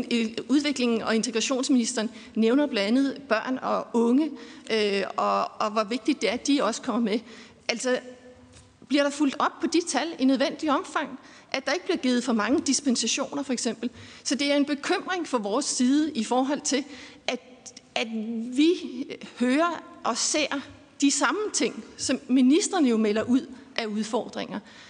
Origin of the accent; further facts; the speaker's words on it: Aarhus, Central Denmark Region, Denmark; i Aarhus, hvor jeg kommer fra, hvor vi er udfordret med det